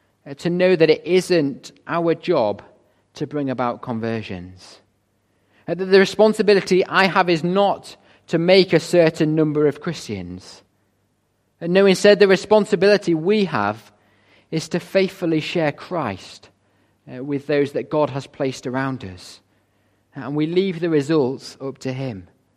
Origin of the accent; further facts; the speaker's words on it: Burton in Kendal, North West England, United Kingdom; I grew up in Burton in Kendal, and I went to the primary school there